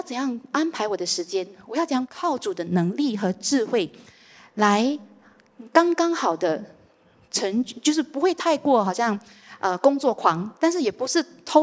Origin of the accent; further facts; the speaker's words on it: Singapore; 我们新加坡人都讲我们很忙